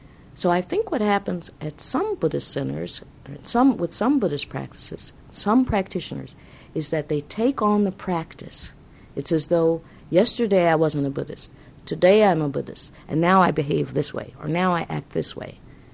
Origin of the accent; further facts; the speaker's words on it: the South, United States; I'd been told all my life I was less than human growing up in the South.